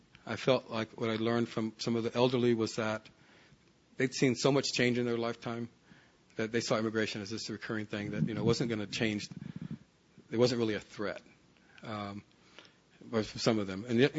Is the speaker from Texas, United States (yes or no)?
yes; Houston, Texas, United States; My mother's father worked as a bricklayer, and we grew up in Houston.